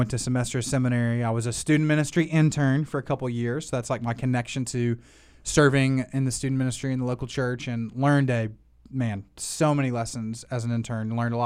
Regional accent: Memphis, Tennessee, United States; I grew up in Memphis, Tennessee, and at a church, Bellevue Baptist Church under Dr. Adrian Rogers.

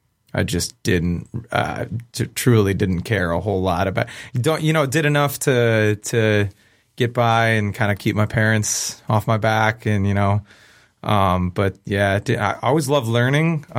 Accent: Wayne, Michigan, United States; born there; I was born in Wayne, Michigan, at what was Annapolis Hospital.

